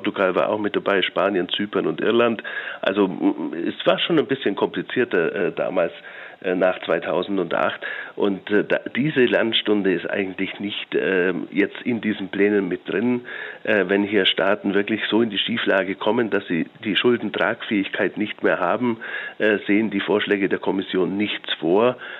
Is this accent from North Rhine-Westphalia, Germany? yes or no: no; Augsburg, Bavaria, Germany; noch dazu in meiner Heimatstadt in Augsburg